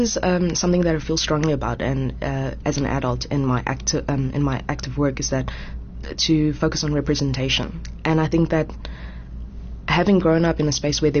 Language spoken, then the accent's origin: English; South Africa; also born or lived in Taiwan; my parents' culture is Taiwanese. I was born in Taiwan, but I wasn't raised there. I have no memories from Taiwan. So my memories, my existence has all occurred in South Africa.